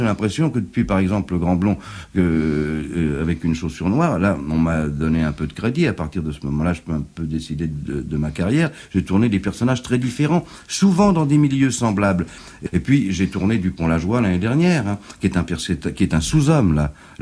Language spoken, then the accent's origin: French; France; Je suis un Français moyen